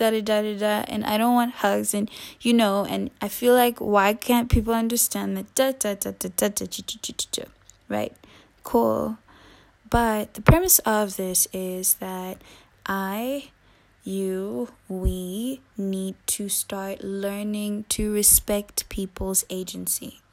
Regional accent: KwaMashu, KwaZulu-Natal, South Africa; I grew up in the suburbs, but I also grew up Ikasi. I grew up in the ghetto. I grew up Kwamashu. I grew up in Malvern. I also grew up in Belgravia.

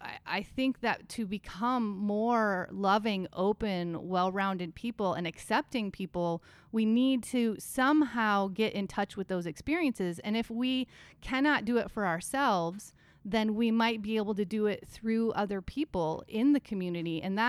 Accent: Iowa, United States; And I have always been so unbelievably proud to say that I'm from Iowa. I love telling people, yeah, I'm a country girl and I'm a city girl.

